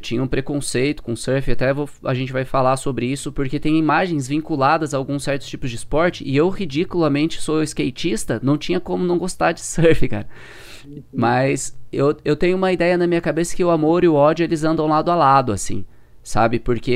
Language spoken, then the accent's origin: Portuguese; Pindamonhangaba, São Paulo, Brazil; born there; moved away; also born or lived in Ubatuba; eu sou nascido em Pindamonhangaba, que é interior do estado de São Paulo ali, uma cidade pequena.